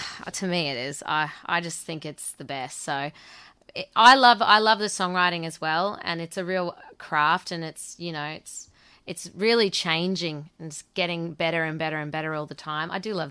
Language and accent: English; Tully, Queensland, Australia; I was born in Innisfail, and I was raised in Tully, good old Tully Town. My mum's Sicilian and my dad was English of some sort.